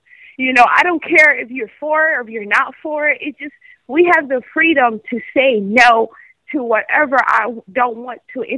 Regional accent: United States; Well, I'm African-American. Actually, I'm African. But I was raised in America since I was 2 years old.

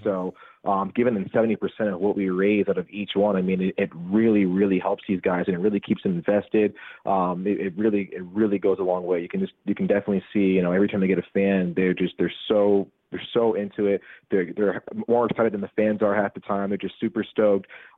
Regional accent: New England, United States; I'm from New England originally, so I think I have to say Patriots.

